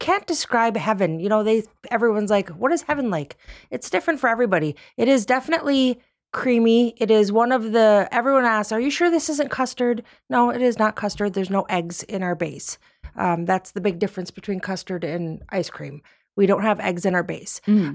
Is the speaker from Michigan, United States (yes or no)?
yes; Michigan, United States; A Youper. I'm from Upper Michigan.